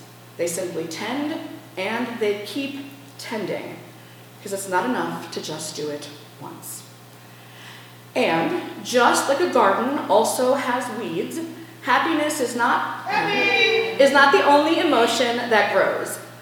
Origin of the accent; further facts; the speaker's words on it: United States; And I grew up in America, and I served in a military that carried a very similar message.